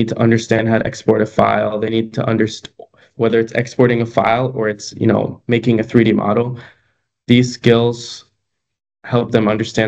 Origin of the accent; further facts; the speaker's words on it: DeKalb, Illinois, United States; also born or lived in Chicago; Yeah, so I'm from DeKalb. I was born in Chicago, and then I spent pretty much like the majority of my life here.